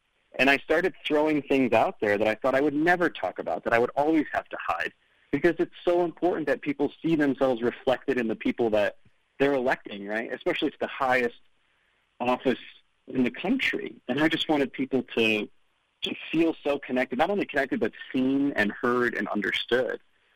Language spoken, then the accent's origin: English; Michigan, United States; growing up in Michigan as a, you know, closeted gay kid